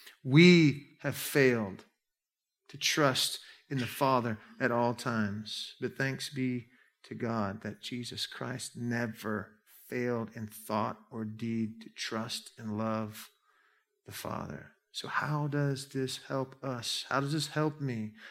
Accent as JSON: {"language": "English", "town": "Fox", "region": "Alaska", "country": "United States", "said": "I'm from Fox, Alaska. We don't have big cities in Alaska. When I came down to the States, we call the States the lower 48."}